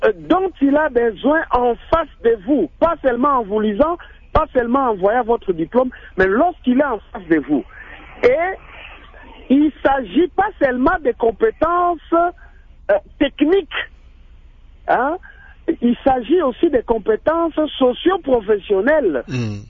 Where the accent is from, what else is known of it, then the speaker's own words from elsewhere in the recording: Republic of the Congo; ces expatriés qui viennent arracher les emplois chez nous en République du Congo